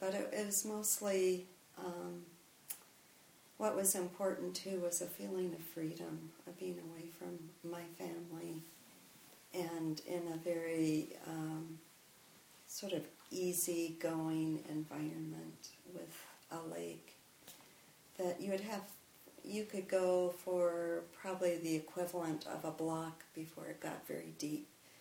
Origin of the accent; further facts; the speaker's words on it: Minnesota, United States; I grew up in Minnesota